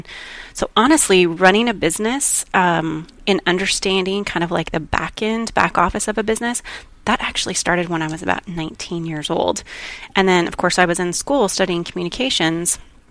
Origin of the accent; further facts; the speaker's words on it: Colorado, United States; now in Dallas, United States; So I'm born and raised in Colorado and went to the University of Colorado. And my ex-husband actually was offered a position here in Dallas.